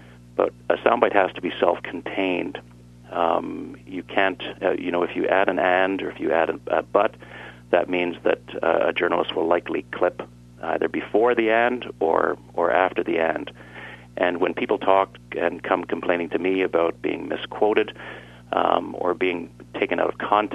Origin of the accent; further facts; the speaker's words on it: Newfoundland and Labrador, Canada; born there; as a Newfoundlander by birth, and anybody in Canada listening knows Newfoundlanders, we tend to be fairly colorful.